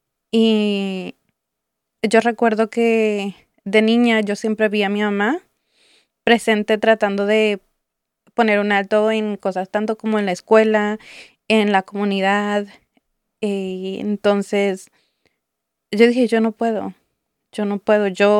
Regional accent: Mexico City, Mexico; yo de niña en la Ciudad de México, mi papá era policía en la ciudad

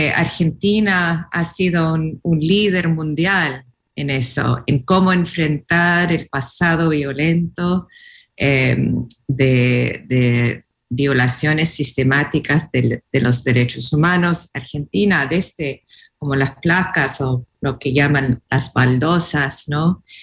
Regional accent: United States; Spanish is a second language; estando acá como gringa pensando en todo eso de nuevo

